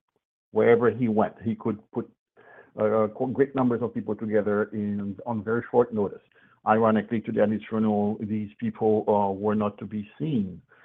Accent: Carrefour, Ouest, Haiti; English is a second language; I personally knew Manuel growing up in Carrefour.

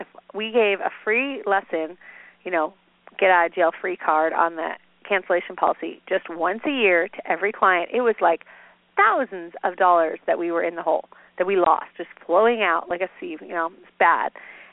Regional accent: Phoenix, Arizona, United States; because I grew up in Phoenix, haven't really dealt with the whole snow issue

